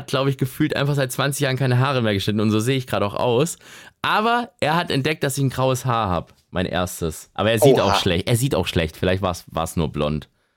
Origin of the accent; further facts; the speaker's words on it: Baden-Württemberg, Germany; Aber ich bin ja Schwabe und man sagt, mit 40 wird der Schwabe gescheit.